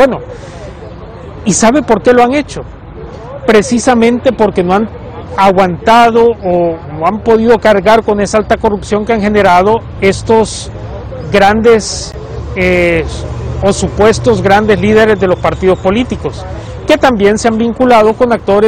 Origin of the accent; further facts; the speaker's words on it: Honduras; tuvo un papel también en el marco de la crisis que vivimos como pueblo hondureño hace unos años